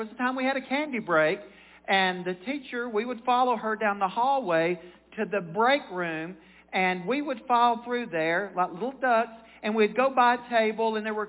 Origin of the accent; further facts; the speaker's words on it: Brilliant, Ohio, United States; Yes, I'm from Brilliant.